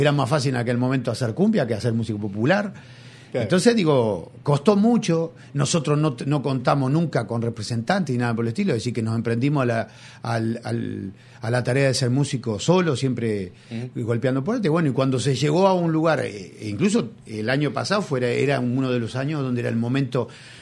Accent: Tacuarembó, Uruguay; now in Montevideo, Uruguay; nosotros llegamos de Tacuarembó en el año 79, en una época muy difícil a Montevideo, donde no era muy fácil cantar.

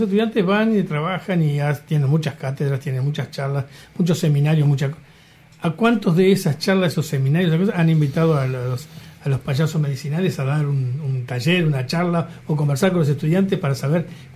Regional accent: Uruguay; Yo soy uruguayo.

